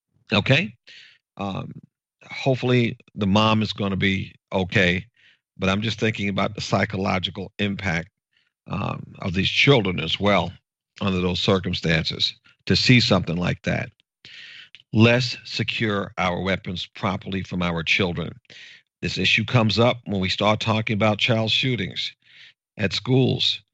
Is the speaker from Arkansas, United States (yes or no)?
no; New York, United States; I'm originally from New York. I get it.